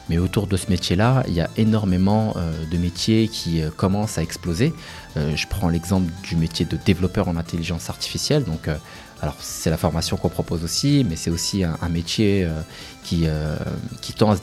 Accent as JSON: {"language": "French", "town": "Reims", "region": "Grand Est", "country": "France", "tie": "born or raised there", "said": "je suis de Reims, donc j'ai fait toute ma vie à Reims, et je connais très bien les quartiers rémois"}